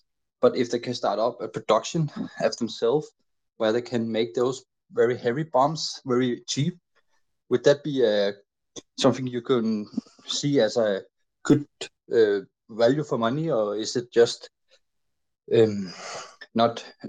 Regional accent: Denmark; English is a second language; I come from Denmark, and I have followed the war, of course, as anybody else.

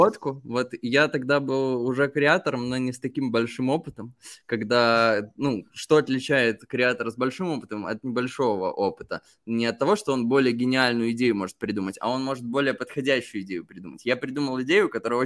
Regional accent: Belarus; moved away as an adult; Я же сам родом из Беларуси и там долгое время жил. Вот в 2020 году я только оттуда уехал.

